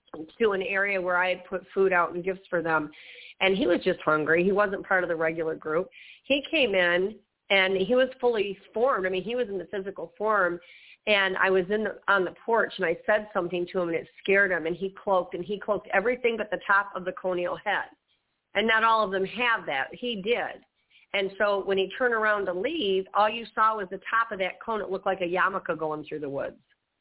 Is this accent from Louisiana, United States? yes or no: no; Michigan, United States; And I, born and raised in Michigan, I'd be walking through the snow